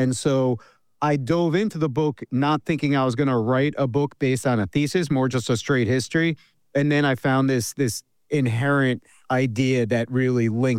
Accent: New York, United States; I grew up in New York. I'm a big Mets fan.

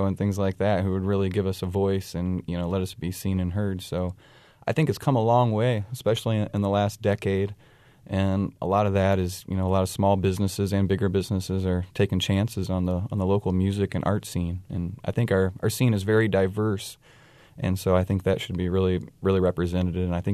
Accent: Illinois, United States; When I grew up in my hometown and around here, everybody was, you know, working at the local factory and trying to make ends meet

